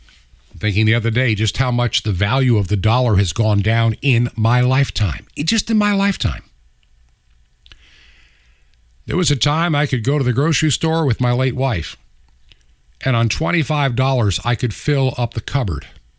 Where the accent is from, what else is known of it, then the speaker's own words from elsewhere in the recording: New York, United States; As a child growing up in Long Island, we had Grumman